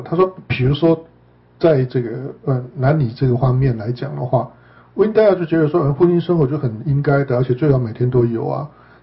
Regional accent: China; 比如说我们身为中国人，对不对？那我们有很多中国人的传统跟习俗啊

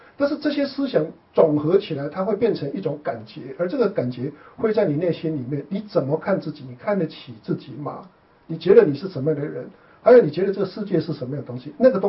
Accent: China; 所以我们中国人常常会用大吉大利啦

